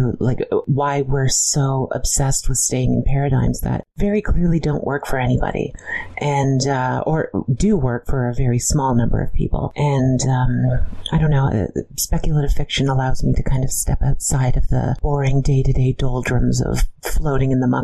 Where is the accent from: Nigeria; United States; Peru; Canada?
Canada; London, Ontario; To be clear, I'm from a small, boring town in Ontario called London, not the big, fancy London over across the pond.